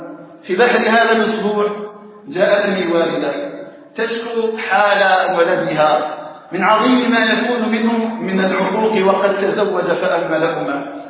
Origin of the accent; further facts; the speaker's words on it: Algeria; أسأل الله تعالى أن يجعل بلدنا الجزائر آمنا مطمئنا، وسائر بلاد المسلمين